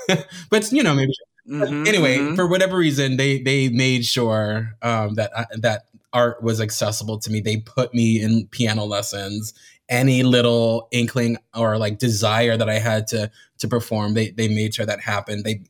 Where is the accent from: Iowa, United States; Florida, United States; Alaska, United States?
Florida, United States; Miami; I was born and raised in Miami.